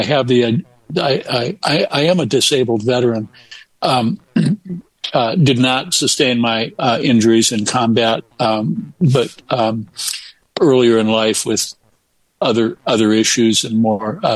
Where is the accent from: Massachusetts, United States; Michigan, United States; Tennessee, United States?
Michigan, United States; Ann Arbor; because my mother was a labor and delivery nurse at University of Michigan, where I spent some time growing up in Ann Arbor.